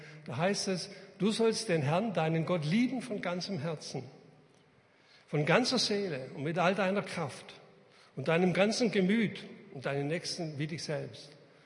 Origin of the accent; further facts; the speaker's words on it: Reutlingen, Baden-Württemberg, Germany; also ich komme aus Reutlingen, in Metzingen, da gibt es so einen Fabrikverkauf